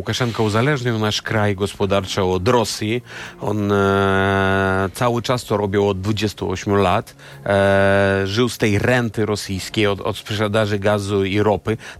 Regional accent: Belarus; Polish is a second language; Jestem Białorusinem, ale w każdym razie wiem, że to jest Polska.

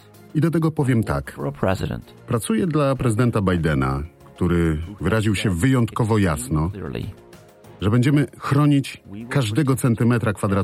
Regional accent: United States; jako Amerykanin polskiego pochodzenia

